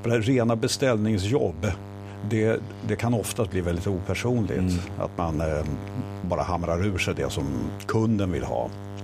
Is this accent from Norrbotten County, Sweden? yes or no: no; Stockholm, Stockholm County, Sweden; now in Gävle, Sweden; är det inte dags nu efter 100 år som stockholmare att göra något? Så då blev det Gävle.